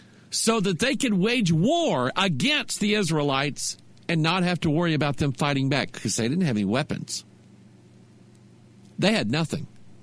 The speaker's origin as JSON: {"language": "English", "country": "United States", "said": "I'm an American. I love my country. I love the liberties and the freedoms that we have, and I don't want them taken away."}